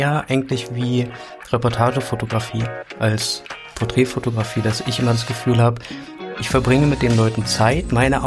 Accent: Baden-Baden, Baden-Württemberg, Germany; also born or lived in Potsdam; Ich bin in Potsdam geboren, habe dann in Baden-Baden gewohnt und da dann auch am Baden-Badener Theater Musical gespielt.

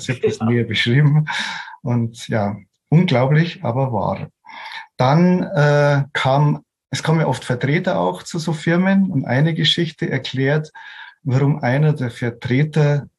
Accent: Munich, Bavaria, Germany; als Münchner Kindl

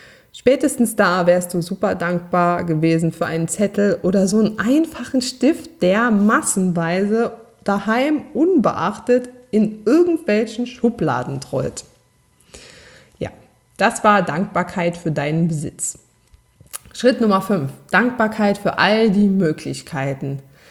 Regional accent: Saarland, Germany; accent: Saarland; obwohl ich meinen saarländischen Dialekt trotz Übung nicht ganz abstellen konnte.

